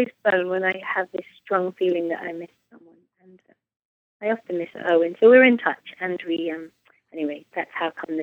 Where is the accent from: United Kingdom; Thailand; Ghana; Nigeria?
United Kingdom; England; now in Provincetown, United States; I'm from the south coast of England.